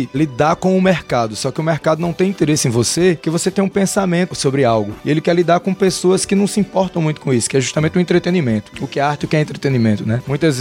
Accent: Northeast Region, Brazil; eu venho do Nordeste, né? Venho do sertão, lá da região do Cariri. Uma região que, além das fronteiras dos estados, tem uma identidade muito forte. E eu tenho a sorte de ter nascido nesse lugar

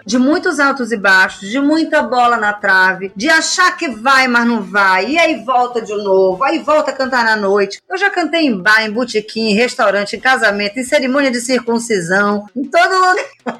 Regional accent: Brazil; a gente é brasileiro, né?

